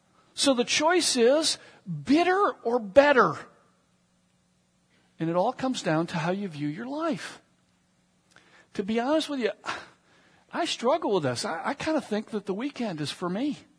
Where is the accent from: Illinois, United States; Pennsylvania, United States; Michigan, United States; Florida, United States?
Michigan, United States; I grew up in Michigan, so I grew up in automobile country, and my uncle was an engineer for General Motors